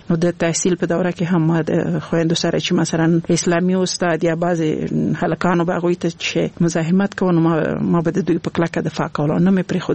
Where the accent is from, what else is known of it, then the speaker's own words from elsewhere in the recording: Laghman, Afghanistan; also born or lived in Nangarhar; زه خپل د لغمان ولایت يم